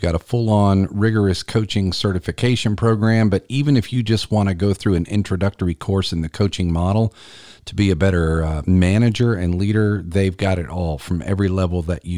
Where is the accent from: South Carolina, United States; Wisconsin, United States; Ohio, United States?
South Carolina, United States; because South Carolina is my home state, we do a lot of South Carolina podcast content on this show. Greenville is, I haven't lived in other places. I live in Columbia.